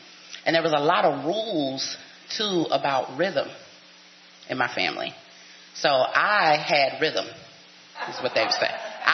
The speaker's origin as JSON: {"language": "English", "town": "Dallas", "region": "Texas", "country": "United States", "tie": "born or raised there", "said": "I was raised in Dallas, Texas, by teenage parents."}